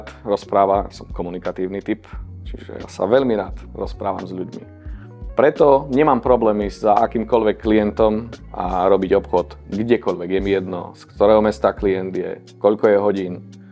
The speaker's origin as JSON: {"language": "Slovak", "region": "eastern Slovakia", "country": "Slovakia", "said": "Aj keď som z východu, viem ponúkať elektrárne a služby na celom Slovensku."}